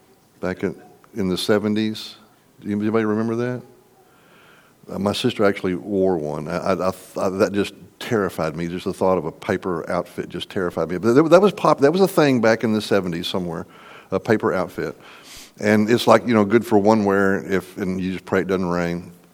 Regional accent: Texas, United States; Where I live in Texas, where I grew up in Texas, where it's even warmer, especially West Texas, where it's dry and hot.

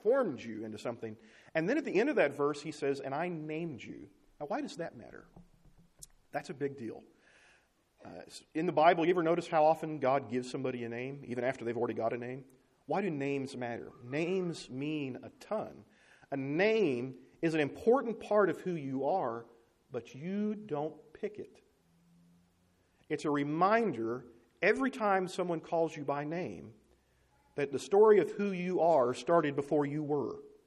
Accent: Oklahoma, United States; also born or lived in Arkansas; Because I was born in Arkansas and raised in Oklahoma. I'm doomed. I'm never going to say that word right.

